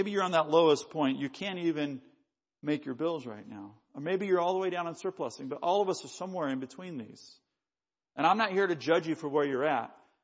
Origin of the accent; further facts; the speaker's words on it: Colorado, United States; Now, I'm from Colorado, so we already started a mile high.